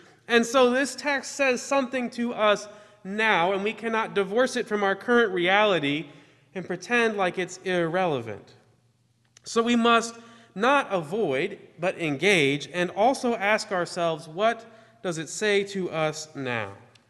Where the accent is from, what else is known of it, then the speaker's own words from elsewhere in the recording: Kansas, United States; since I was from Kansas, thought I was from the South. But anyway, I am actually from the Midwest.